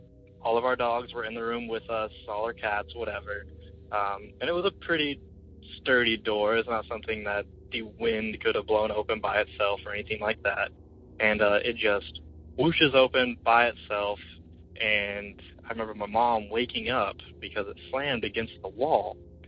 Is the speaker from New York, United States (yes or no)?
no; Springfield, Missouri, United States; I am from Springfield, Missouri.